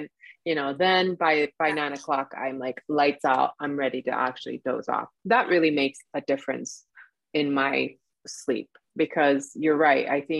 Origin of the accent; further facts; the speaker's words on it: Florida, United States; I'm from Florida, so I'm just going to say I'm a gator when I don't get enough sleep.